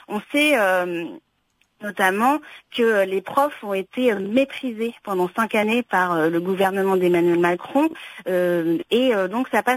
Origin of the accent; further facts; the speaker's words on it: Normandy, France; J'ai grandi, je suis née en Normandie, dans une famille franco-guinéenne, dans une ville ouvrière de la banlieue rouennaise.